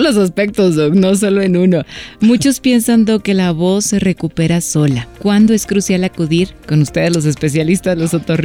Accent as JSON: {"language": "Spanish", "country": "Mexico", "said": "yo como mexicana como mucho ají, mucho picante"}